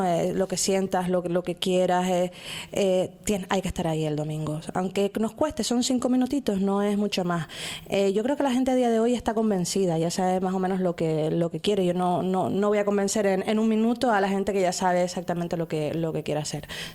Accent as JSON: {"language": "Spanish", "region": "Canary Islands", "country": "Spain", "said": "hay unos derechos que tenemos que defender como canarios."}